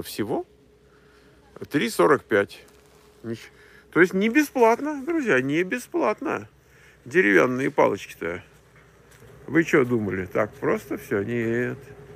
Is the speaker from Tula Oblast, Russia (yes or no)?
yes; Tula, Tula Oblast, Russia; Я из Тулы.